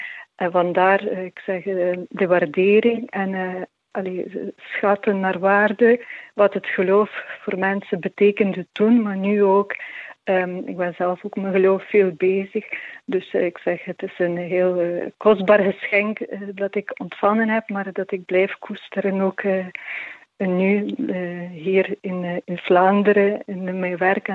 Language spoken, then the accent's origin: Dutch; Ukraine; moved away; Ik ben afkomstig uit Oekraïne, dus we zijn eigenlijk in jaren voor jaren 90. Ik ben dan opgegroeid en we zijn eigenlijk deel van de Grieks-Katholieke kerk